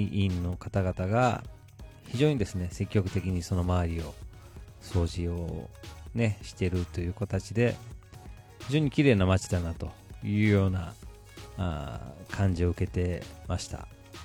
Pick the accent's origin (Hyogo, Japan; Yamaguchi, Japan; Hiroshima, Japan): Hyogo, Japan; Takarazuka; 私は宝塚出身ということでですね、神戸の方にもよく遊びに行ってたんですけども